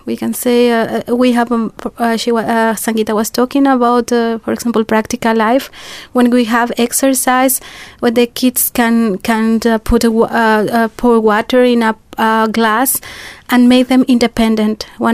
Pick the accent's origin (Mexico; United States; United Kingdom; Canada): Mexico; I am a Mexican.